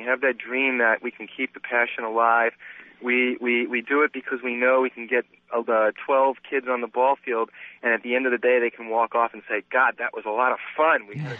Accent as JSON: {"language": "English", "region": "New York", "country": "United States", "said": "In fact, I'm from New York, and I grew up when the Mets won the World Series"}